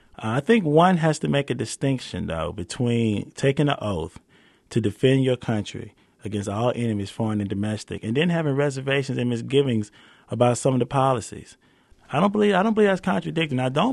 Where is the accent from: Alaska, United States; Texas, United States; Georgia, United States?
Georgia, United States; Atlanta; growing up in Atlanta, Georgia, born and raised